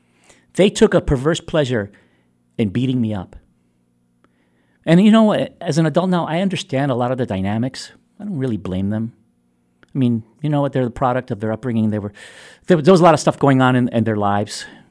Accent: New York, United States; When I was a kid growing up in Ocean Hill, Brownsville, I was probably the only kid that went to school with a tie and a white shirt on.

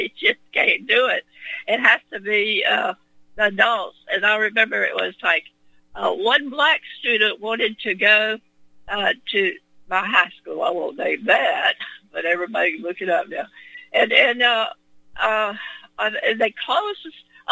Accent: Mississippi, United States; born there; I'm 80, and I was born in Mississippi, and unfortunately, I've been around not the world, but the country, because I was a military brat, too

